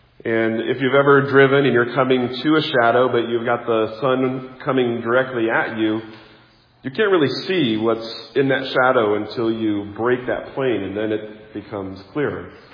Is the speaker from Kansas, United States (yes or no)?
yes; Kansas, United States; I had never seen it, and growing up in Kansas, Leavenworth is a vastly different town than Leavenworth, Washington.